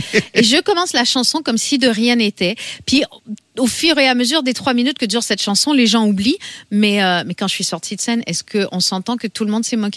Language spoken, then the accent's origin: French; New Brunswick, Canada; Et moi je suis donc une Acadienne aussi. On me dit souvent québécoise, mais je suis née au Nouveau-Brunswick. J'ai grandi d'ailleurs au Nouveau-Brunswick.